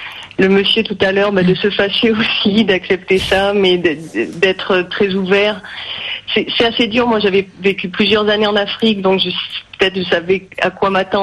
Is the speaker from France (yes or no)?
yes; France; je suis française athée, mariée avec un Sénégalais musulman depuis plusieurs années maintenant.